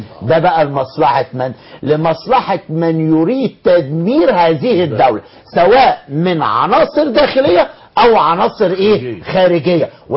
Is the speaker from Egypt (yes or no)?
yes; Egypt